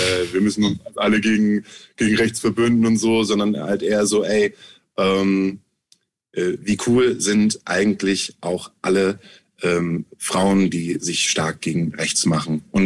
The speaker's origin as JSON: {"language": "German", "country": "Germany", "said": "Wir sind weiß, wir sind heterosexuell, wir kommen aus Deutschland."}